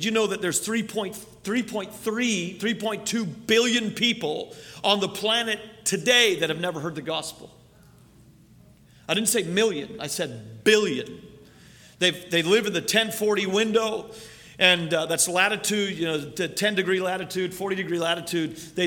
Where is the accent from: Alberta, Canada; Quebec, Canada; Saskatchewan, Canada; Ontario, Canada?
Alberta, Canada; Fort McMurray; also born or lived in Newfoundland; now in United States; I was born and raised in Canada. I'm a U.S. citizen, thank God, today. But I was born on the east coast of Canada in an island called Newfoundland, and I was raised in Alberta, as far north